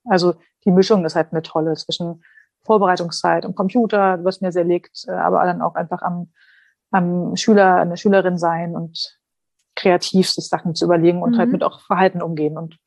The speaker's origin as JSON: {"language": "German", "town": "Dessau", "region": "Saxony-Anhalt", "country": "Germany", "tie": "born or raised there", "moved": "as an adult", "said": "Okay, also ich bin 36 Jahre alt, bin aufgewachsen in Dessau in Sachsen-Anhalt und bin dann nach dem Abitur nach Karlsruhe gezogen, um dort zu studieren."}